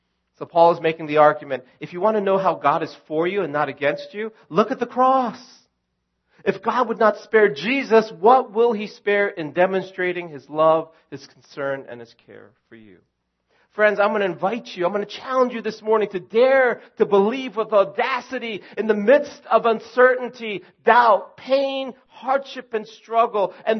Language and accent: English; New York, United States; also born or lived in Chicago / down south; I've lived in Chicago. I've lived down south. I grew up in New York, New Jersey area.